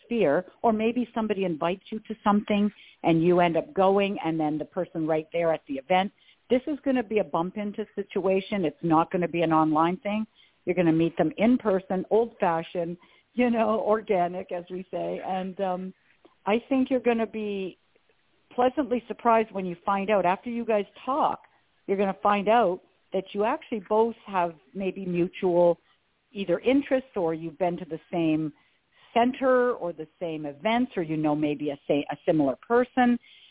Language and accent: English; Canada; because I'm from Canada, we really don't do too much